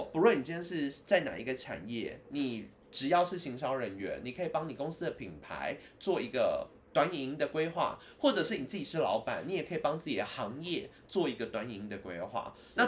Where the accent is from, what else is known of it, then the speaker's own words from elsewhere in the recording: Taipei, Taiwan; 因为我就是一个台北长大的小孩。